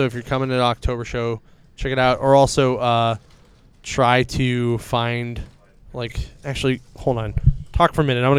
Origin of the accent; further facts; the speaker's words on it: Pittsburgh, Pennsylvania, United States; hey, like we're from Pittsburgh.